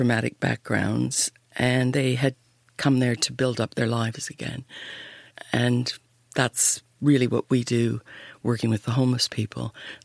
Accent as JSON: {"language": "English", "country": "Canada", "tie": "born or raised there", "said": "I was born and raised in Canada. I was raised on a dairy farm, lovely, idyllic existence. But it was in the 50s and 60s"}